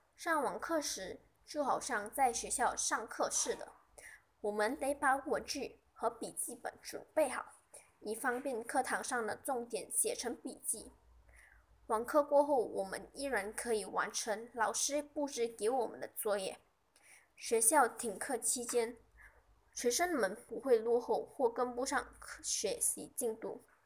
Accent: Mantin, Negeri Sembilan, Malaysia; 我是来自森美兰文丁旗帜华小的

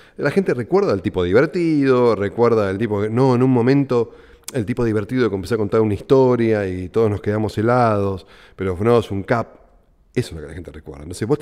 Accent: Buenos Aires, Argentina; yo soy de Flores, nativamente.

